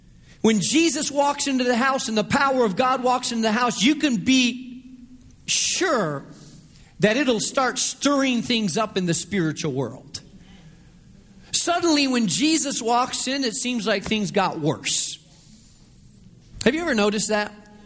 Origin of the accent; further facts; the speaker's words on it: Spain; I grew up in Spain.